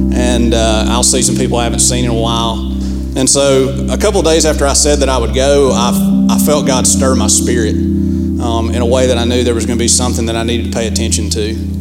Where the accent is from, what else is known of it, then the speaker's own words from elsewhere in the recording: Somerville, Alabama, United States; I'm from Somerville, Alabama, and I work for a company in Hartsville called Profab Machine